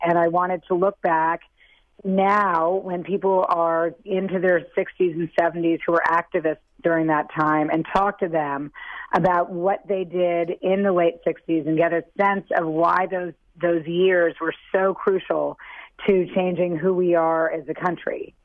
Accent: New York City, New York, United States; I grew up in New York City on Central Park West, and my playground was the staging ground for so many different protest movements in the late 60s and early 70s.

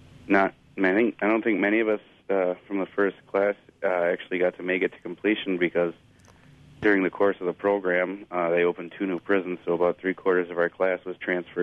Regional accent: New Lisbon, United States; Well, I wound up in prison when I was 19. I grew up in New Lisbon, a pretty small town.

